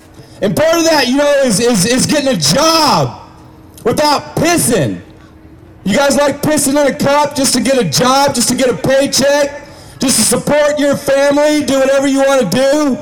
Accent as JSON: {"language": "English", "region": "Oregon", "country": "United States", "said": "I'm from Oregon, and we just recently legalized in November, and it was freaking awesome."}